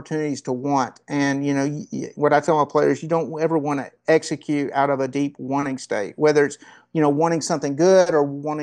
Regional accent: Paducah, Kentucky, United States; You know, I grew up in Paducah, Kentucky

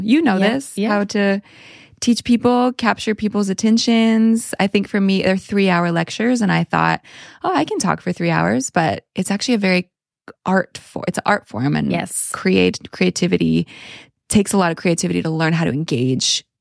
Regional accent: Canada; now in United States; because I'm a Canadian and originally in Canada

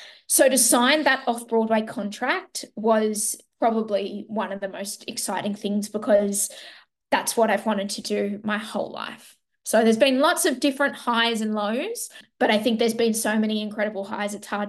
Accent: Sydney, New South Wales, Australia; got to perform the lead role of Morrigan for 300 friends and family in my hometown of Sydney.

